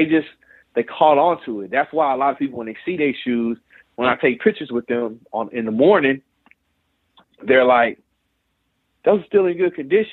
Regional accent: the South, United States; That was the way we was raised in the South.

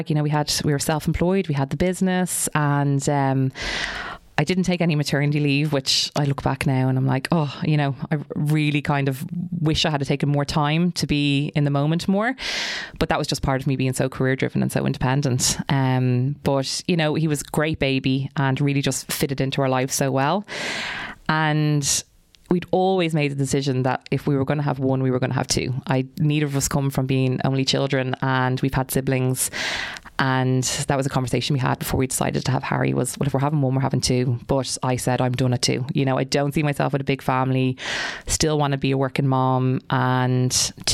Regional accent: Kilmacanogue, County Wicklow, Ireland; I grew up in Kilmechanic in Wicklow, and Avoca Kilmechanic was on my doorstep.

